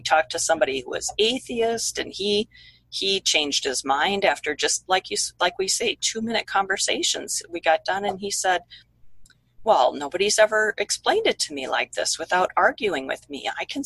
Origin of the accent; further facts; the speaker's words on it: Owatonna, Minnesota, United States; I'm from Owatonna, Minnesota. We don't do this here.